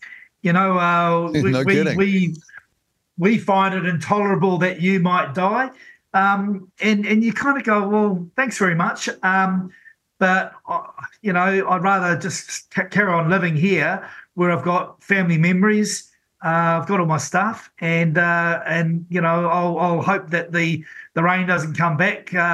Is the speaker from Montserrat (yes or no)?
no; Taradale, Hawke's Bay, New Zealand; I'm a kid from Hawke's Bay myself, born and bred in Tarradale, Church Road